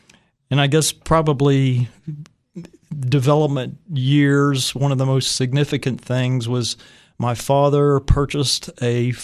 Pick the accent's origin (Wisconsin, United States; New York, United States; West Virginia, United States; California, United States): West Virginia, United States; Morgantown; also born or lived in Weston; I was born on Valentine's Day, 1957, in Weston, West Virginia.